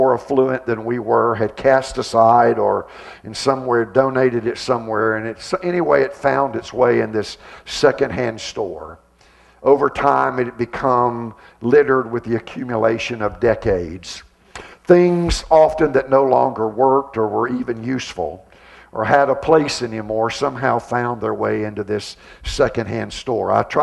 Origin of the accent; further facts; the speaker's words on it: Deep South, United States; I grew up in the Deep South from a very, very, very poor family, very, very poor conditions.